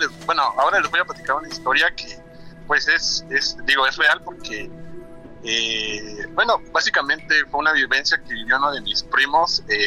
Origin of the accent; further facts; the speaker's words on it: Veracruz, Mexico; yo soy de Veracruz, pues vengo de casi por la región de Poza Rica, Papantla.